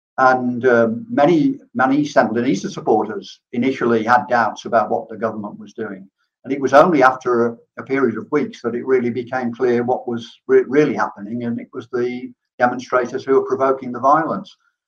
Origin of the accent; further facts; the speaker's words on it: England, United Kingdom; as I'm from England myself